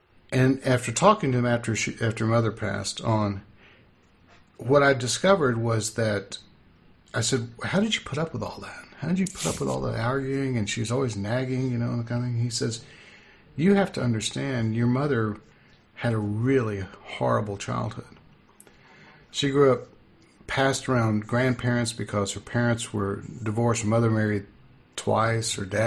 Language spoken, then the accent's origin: English; Texas, United States; Yeah, I grew up. I was born near Lubbock, and that's when we talked about it.